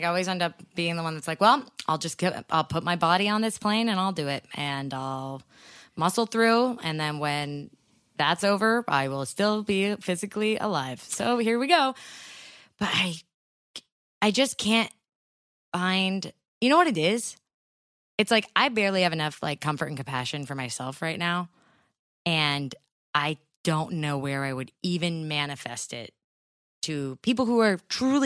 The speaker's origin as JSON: {"language": "English", "region": "California", "country": "United States", "said": "we're Californian."}